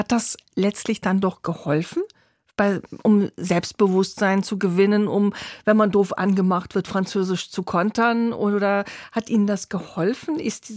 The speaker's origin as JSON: {"language": "German", "country": "Germany", "tie": "born there", "said": "Ich bin in Deutschland geboren, weil mein Vater dort gearbeitet hat."}